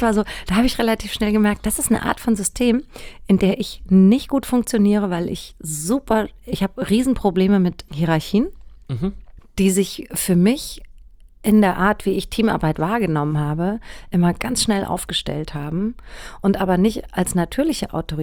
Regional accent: Bavaria, Germany; Und ich bin in Bayern zur Schule gegangen. Also ich wurde eingeschult 1978 und habe 92 Abitur gemacht.

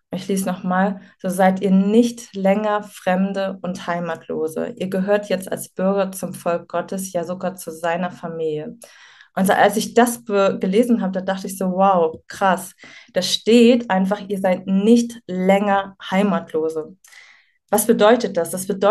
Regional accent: Germany; Und ich bin dann in Deutschland praktisch aufgewachsen.

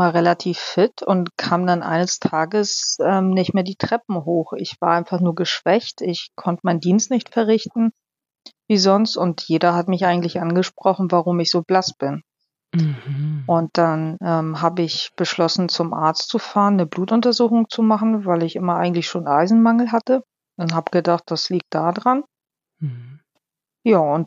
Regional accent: Hamburg, Germany; wir sind dann sofort umgedreht nach Hamburg gefahren, weil ich wollte nicht sonst wo irgendwo im Krankenhaus landen, sondern in meiner Heimatstadt

